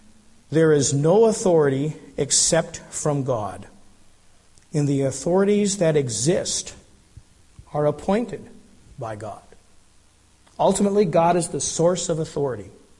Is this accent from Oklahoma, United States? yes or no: no; Colorado, United States; When I was growing up in Colorado in the late 70s and early 80s